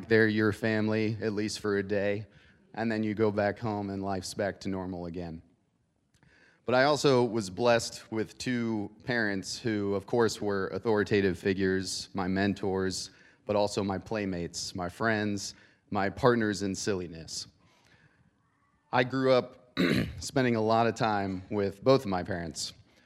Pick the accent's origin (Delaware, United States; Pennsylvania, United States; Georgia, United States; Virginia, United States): Virginia, United States; Greene County; This brings me back to growing up in Virginia. We won't talk about that one tonight. So I grew up in a special place called Greene County, Virginia. That's green with three E's.